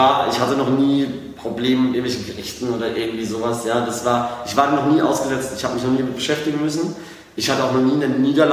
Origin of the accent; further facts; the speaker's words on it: Karlsruhe, Baden-Württemberg, Germany; accent: Karlsruhe dialect; die besser Deutsch spricht als ich in meinem karlsruherischen Dialekt.